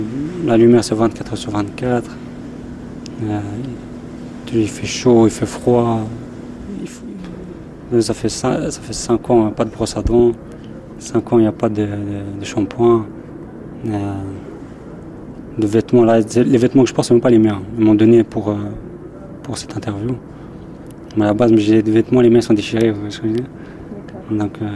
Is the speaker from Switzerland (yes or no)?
yes; Switzerland; now in Syria; Je suis d'origine bosniaque, mais je viens de Suisse. J'ai 30 ans.